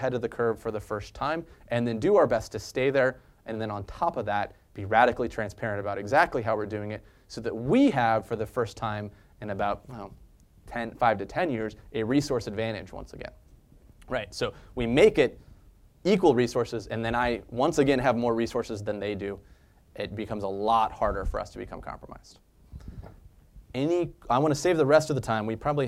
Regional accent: Kansas, United States; My grandparents are farmers. I grew up in Kansas doing farming.

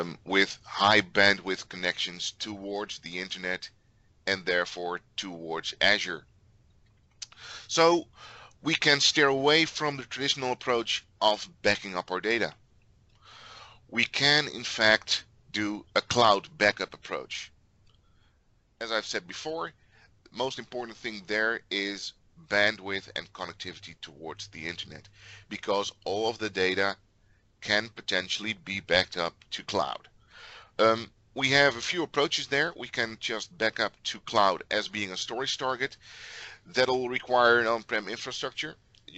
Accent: Netherlands; Since I am from the Netherlands, I can say it's a BaaS service like a BaaS.

